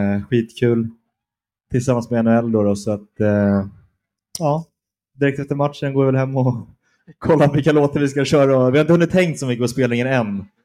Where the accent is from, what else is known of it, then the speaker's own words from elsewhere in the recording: Falun, Dalarna County, Sweden; vi är från Falun